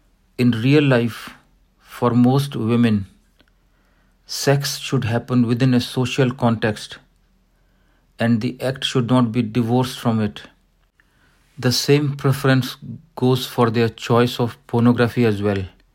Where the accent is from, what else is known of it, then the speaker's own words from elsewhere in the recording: India; in my experience of growing up in India, I had noticed that most of my female relatives